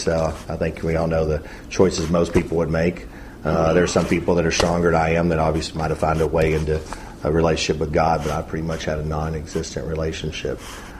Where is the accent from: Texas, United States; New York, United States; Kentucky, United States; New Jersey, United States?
Texas, United States; Angleton; I grew up in Angleton, as y'all probably heard last night. You know, all know it's a big metropolis down there. Had two parents in the household, no brothers or sisters, so kind of like a spoiled only child for the most part down there.